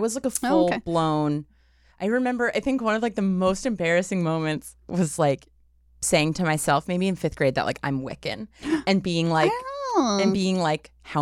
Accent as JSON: {"language": "English", "region": "Massachusetts", "country": "United States", "tie": "born or raised there", "said": "I mean, I grew up in Massachusetts, so it was right there. I mean, it wasn't really. I'm from a different part, but it was there."}